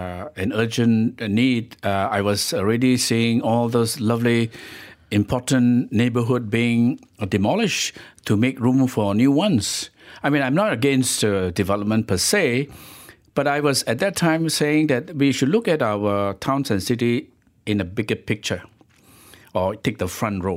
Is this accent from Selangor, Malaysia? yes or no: yes; Kajang, Selangor, Malaysia; For me, I grew up in a shop house. Shop house is not a romantic idea to me.